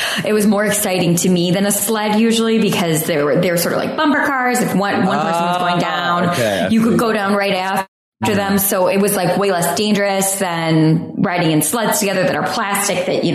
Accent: Michigan, United States; but I grew up in Michigan, and in my backyard there, we have a gigantic hill that leads down to a lake.

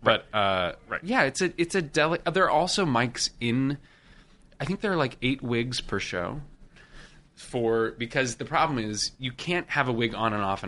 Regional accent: Washington, United States; I'm from Washington State.

